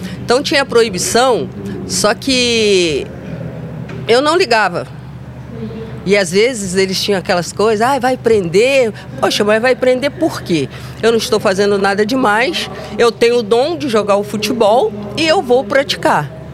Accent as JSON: {"language": "Portuguese", "town": "Valença", "region": "Rio de Janeiro", "country": "Brazil", "said": "eu sou do interior do Rio, Valença"}